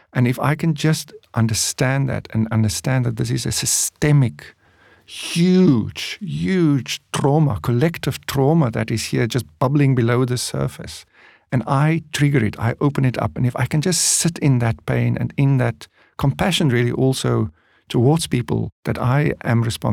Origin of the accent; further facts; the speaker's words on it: South Africa; I come home in my humanity as a South African … you know, when I face these huge collective historical issues.